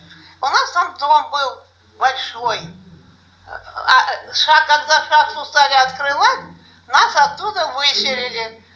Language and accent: Russian; Siberia, Russia; also born or lived in Samara; В Самаре. Самару меня привезли трехлетнюю, в Сибирь, и я всю жизнь прожила в Сибири.